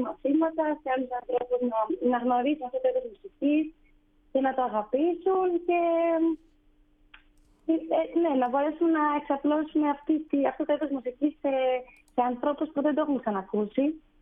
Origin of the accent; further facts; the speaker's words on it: Crete, Greece; Αλλά δυστυχώς, επειδή είμαι από την Κρήτη